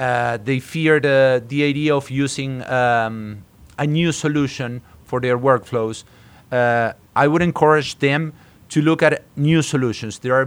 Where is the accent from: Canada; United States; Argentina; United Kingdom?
Argentina; I grew up in Argentina, so I had a software company there.